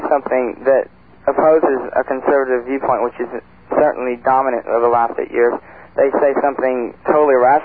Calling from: Hauppauge, New York, United States; I'm calling from Hopog.

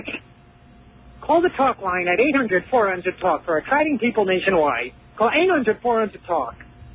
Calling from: New Jersey, United States; I'm calling from the New Jersey Turnpike on the car phone.

